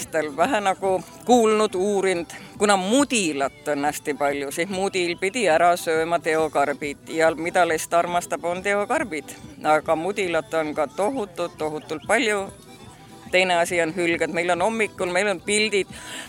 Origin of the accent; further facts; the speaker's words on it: Saare County, Estonia; Suite ikka lastakse Saaremaale, kuigi ma olen saarlane.